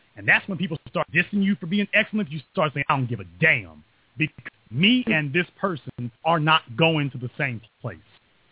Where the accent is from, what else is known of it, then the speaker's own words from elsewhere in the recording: the South, United States; accent: southern; know how much effort and concentration that it takes me to monitor myself and make sure I don't slip into my southern accent?